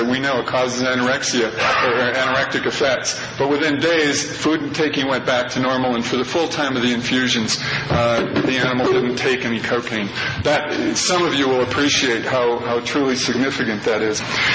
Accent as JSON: {"language": "English", "region": "Minnesota", "country": "United States", "tie": "born there", "said": "even though I live in Texas, I was born in Minnesota, and that was really painful."}